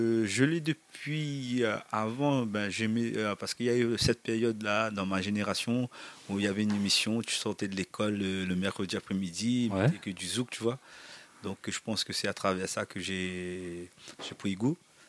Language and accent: French; Réunion, France; On est réunionnais, on a beaucoup d'influence